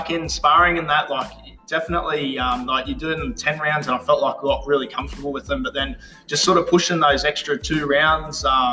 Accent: Gold Coast, Queensland, Australia; I was born on the Gold Coast at the Gold Coast Hospital

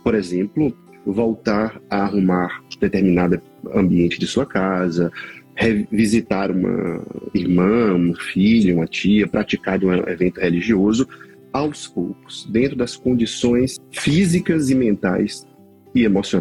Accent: Guanambi, Bahia, Brazil; eu sou psicólogo, sou do interior da Bahia, de Guanambi.

